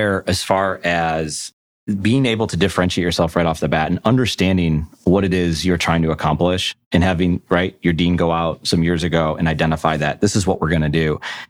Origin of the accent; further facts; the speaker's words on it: New York, United States; like I was from Western New York.